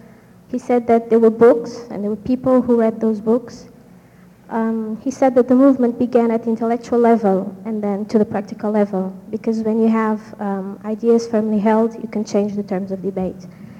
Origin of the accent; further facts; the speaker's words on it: Portugal; Yes, I'm from Portugal, from the Catholic University.